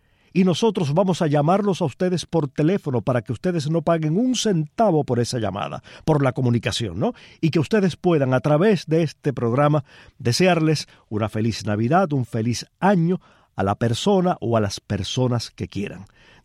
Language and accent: Spanish; Cuba; como cubanos